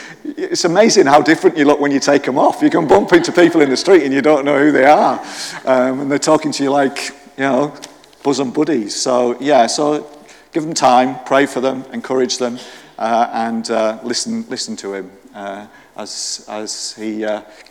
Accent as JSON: {"language": "English", "town": "Barrow-in-Furness", "region": "North West England", "country": "United Kingdom", "said": "I am from Barrow-in-Furness, so so that is my home territory, sort of, in that, as you say. But, yeah, I was in Stockport. Well, I was in a suburb of Stockport called Bramhall, which is a very well-heeled suburb of Stockport."}